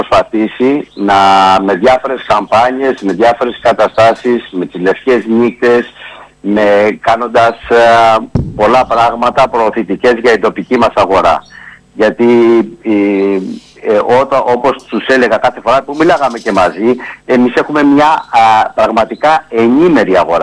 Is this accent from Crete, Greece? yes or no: no; Kefalonia, Ionian Islands, Greece; γιατί και εγώ καταναλωτής είμαι Κεφαλονίτης.